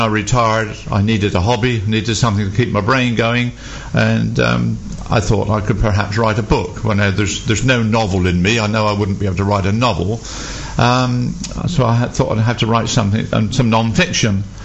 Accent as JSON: {"language": "English", "town": "Ferndown", "region": "South West England", "country": "United Kingdom", "tie": "born or raised there", "said": "I grew up in Ferndown in Dorset during the war"}